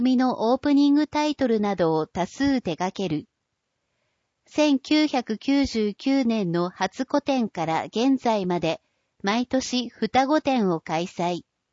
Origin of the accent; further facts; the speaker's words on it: Hirakata, Osaka, Japan; moved away as an adult; 二人揃って幼稚園から小学校、中学、高校と19歳で上京するまで生まれ育った街、枚方。